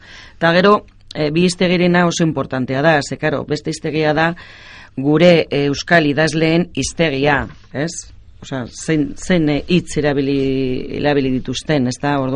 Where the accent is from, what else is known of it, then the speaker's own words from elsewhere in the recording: Basque Country, Spain; gure euskara, ez, non dugu orain guk arabarrok gure euskara, ez da? Ba, hor dugu hain zuzen, gure hitzetan eta gure toponimian, ez da?